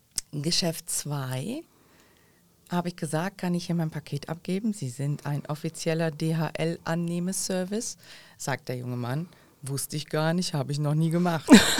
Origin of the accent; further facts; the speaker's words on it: North Rhine-Westphalia, Germany; Ich komme nicht aus Jülich. Ich komme aus der Heinsberger Gegend, gerne Holland-Süd genannt